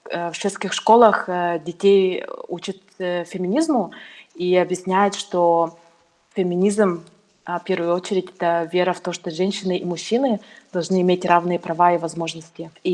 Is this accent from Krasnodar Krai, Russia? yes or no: no; Yakutsk, Sakha Republic, Russia; now in Sweden; Из-за того, что я выросла в Якутске, у нас большая семья